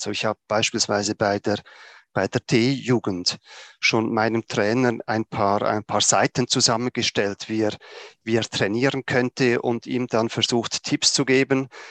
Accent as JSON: {"language": "German", "country": "Switzerland", "said": "Ich hoffe, ihr versteht mich und mein Dialekt. Wie man gut hört, komme ich aus der Schweiz, bin aktuell auch in der Schweiz."}